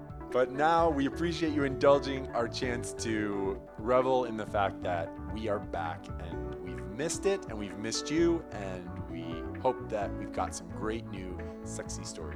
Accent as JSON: {"language": "English", "region": "Midwest", "country": "United States", "said": "I mean, we're from the Midwest where everything is green and lush most of the year or covered in white snow."}